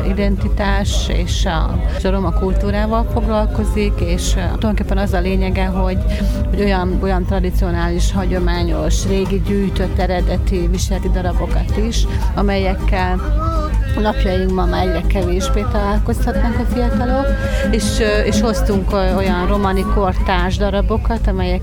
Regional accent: Szabolcs-Szatmár-Bereg, Hungary; Én mondjuk, én ugye szabolcsi vagyok, tehát az én családom szabolcsi

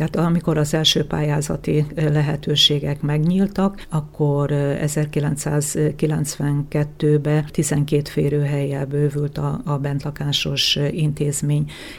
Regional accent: Károlyfalva, Borsod-Abaúj-Zemplén, Hungary; Én itt születtem, és nagyon ragaszkodom a szülő falumhoz, Károlyfalvához.

